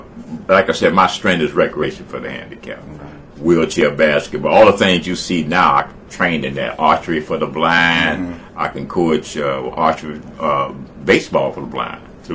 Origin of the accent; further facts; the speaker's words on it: Houston, Texas, United States; Yeah, I was raised on Ship Channel.